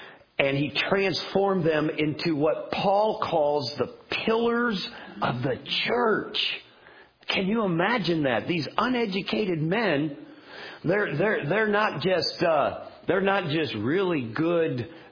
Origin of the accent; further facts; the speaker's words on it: Taylorville, Illinois, United States; Even though we're from Taylorville, He could use someone here to change the world.